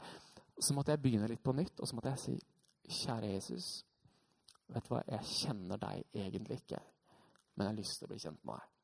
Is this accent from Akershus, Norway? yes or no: no; Hamar, Innlandet, Norway; Jeg er født og oppvokst på Hamar, gikk en menighet, sånn som dette her, bare mye mindre.